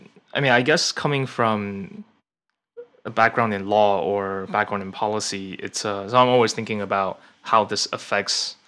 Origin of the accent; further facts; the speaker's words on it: Taiwan; I remember learning Taiwanese, Minnan, and Mandarin sort of at the same time because so I grew up in Taiwan when I was little.